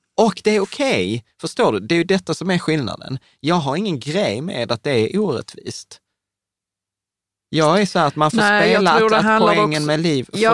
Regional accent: Sweden; born there; Vi föddes i Sverige, vi har fått en utbildning, vi har massa grejer.

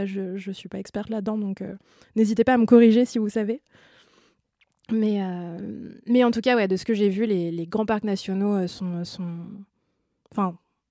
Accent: France

